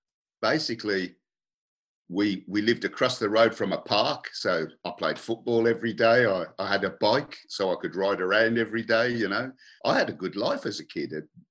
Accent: Birmingham, West Midlands, United Kingdom; because we come from Birmingham, which is the cultural melting pot.

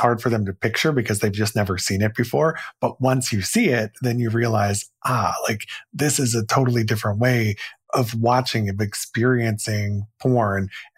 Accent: Indiana, United States; So case in point, in my home state of Indiana, there was a law that was just passed this year

